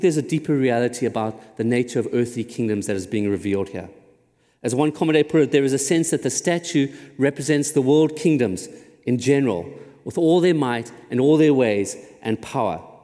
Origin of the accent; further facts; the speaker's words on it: South Africa; I grew up in South Africa, and I had the blessing of seeing a kingdom fall. I grew up under apartheid South Africa